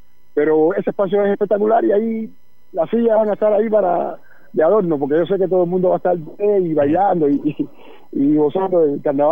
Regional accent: Cuba; Solo está un cantante … yo, como cubanos.

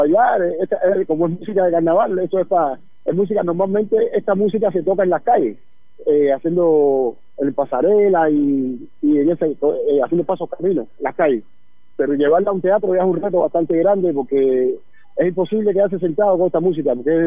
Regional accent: Cuba; Solo está un cantante … yo, como cubanos.

